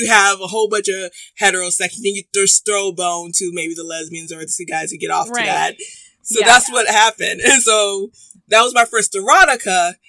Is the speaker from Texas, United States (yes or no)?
yes; San Antonio, Texas, United States; because we went to Houston. I'm from San Antonio. I went to Houston to visit my aunt